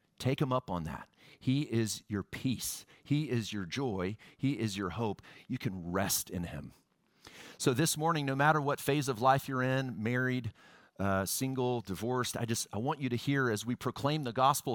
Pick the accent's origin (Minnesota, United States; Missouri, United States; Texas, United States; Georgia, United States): Texas, United States; Houston; I grew up in Houston, got 93Q on the radio.